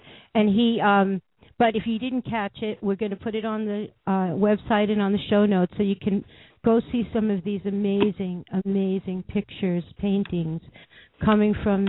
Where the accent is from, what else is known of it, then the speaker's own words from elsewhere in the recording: New York, United States; I'm from New York, if you can't tell.